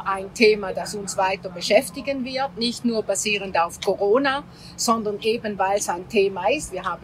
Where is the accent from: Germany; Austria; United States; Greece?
Greece; im Süden, wo ich ja als Griechin herkomme, die Feuerbrunst.